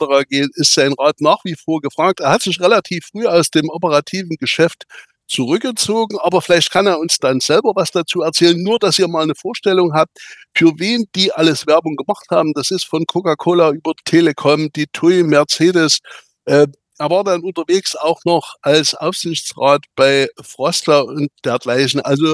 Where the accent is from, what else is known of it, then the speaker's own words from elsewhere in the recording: East Germany, Germany; Und wir hatten ja in der DDR, ich komme ja aus der DDR, bis 1973